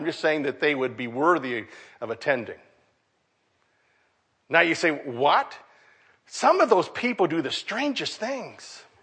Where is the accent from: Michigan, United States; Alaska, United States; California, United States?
Michigan, United States; born there; Now, believe it or not, I'm glad I was born in the state of Michigan, because I can show people where I live.